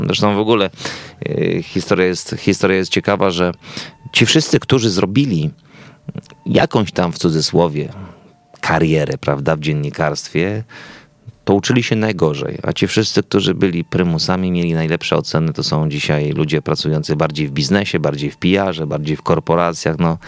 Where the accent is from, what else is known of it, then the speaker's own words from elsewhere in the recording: Dębica, Subcarpathian Voivodeship, Poland; jestem z Dębicy, z mojego miasta na Podkarpaciu.